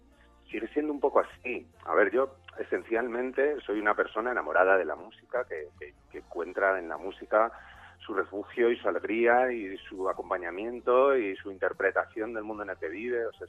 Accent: Navia, Asturias, Spain; moved away as an adult; also born or lived in Oviedo; now in Madrid, Spain; De Navia, sí. Yo me crié en Navia hasta los 18 años. A los 18 me fui a vivir a Oviedo a estudiar la carrera y cuando la terminé muchos años después me vine a vivir a Madrid.

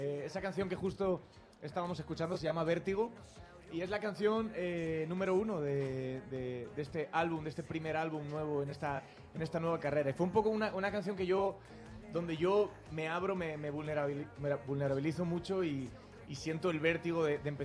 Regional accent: Madrid, Community of Madrid, Spain; first language es; Mi idioma es el español. Soy de Madrid, soy criado en Madrid. He crecido aquí toda mi vida.

